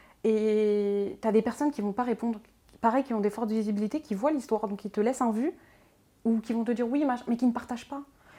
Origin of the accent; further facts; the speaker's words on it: Pantin, Île-de-France, France; tu habites juste à côté de. Parce que moi, je suis de Pantin, lui, d'Aubervilliers.